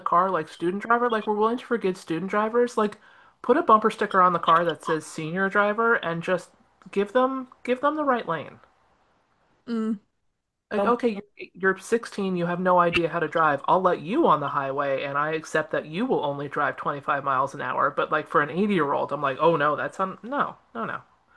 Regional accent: Toronto, Ontario, Canada; I'm Canadian polite. So, like, for me, what I find bad, most people are like, oh my God, you're still so nice. I'm like, you could pull anybody off the street in Toronto and we would match.

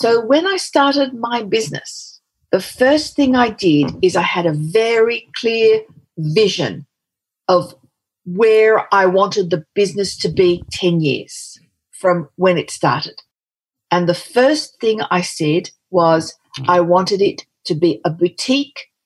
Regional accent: Australia; also born or lived in Casablanca, Morocco; I'm from a migrant family. I was born in Casablanca, Morocco, and we came up to Australia in the late 1950s, very late 1950s. Yeah. And I went to school here, educated, but I've also lived overseas quite a bit.

